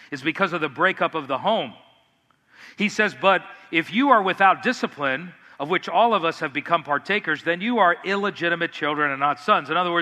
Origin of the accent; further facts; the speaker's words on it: Miami, Florida, United States; When I was growing up in Miami, Florida, I know it's kind of bad, but my dad took me to the dog races.